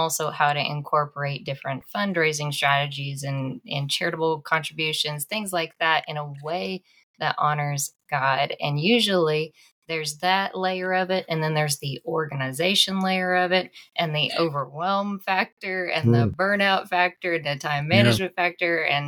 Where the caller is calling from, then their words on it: Oklahoma, United States; I'm coming in from Oklahoma in the center of the nation.